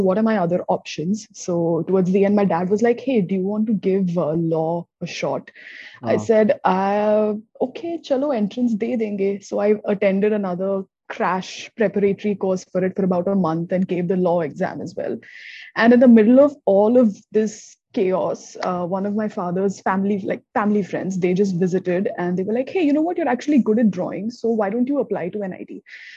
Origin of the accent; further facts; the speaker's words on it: Thane, Maharashtra, India; also born or lived in Hyderabad; I grew up in Thane. So I was born in Hyderabad, but then my father, he got transferred to Bombay in 94 for his job. So we've just lived in Thane since 94. So I've grown up here. My schooling was here.